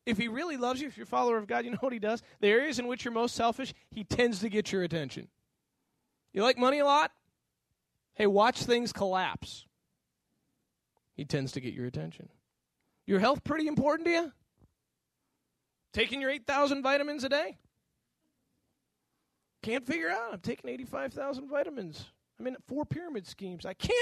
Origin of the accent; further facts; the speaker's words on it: the North, United States; One thing I realized about the South, I grew up in the North